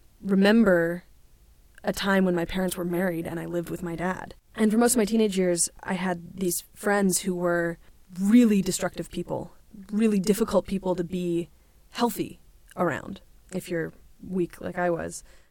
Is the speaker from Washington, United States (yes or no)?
yes; Seattle, Washington, United States; now in Northampton, United States; I live full-time now in Northampton, Massachusetts, but I'm originally from Seattle. I've only not lived in Seattle for about 4 years